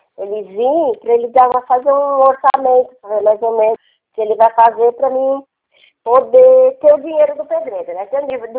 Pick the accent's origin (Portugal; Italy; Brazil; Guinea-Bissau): Brazil; Jundiaí, São Paulo; born there; Nasci lá em Jundiaí.